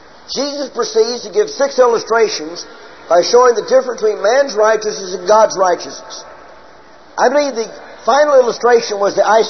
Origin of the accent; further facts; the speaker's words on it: St. Louis, Missouri, United States; I grew up in St. Louis. We were taught from children, from birth, to love the Cardinals and hate the Cubs.